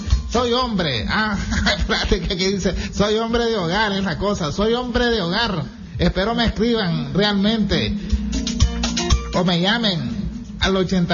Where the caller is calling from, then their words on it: Ciudad Sandino, Managua, Nicaragua; de Ciudad Sandino, mi hermano